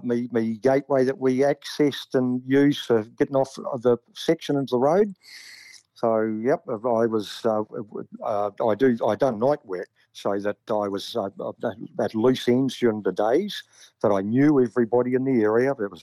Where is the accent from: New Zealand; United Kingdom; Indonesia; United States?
New Zealand; Whakatane, Bay of Plenty; I'm from the North Island in the Bay of Plenty. A little town called Whakatane.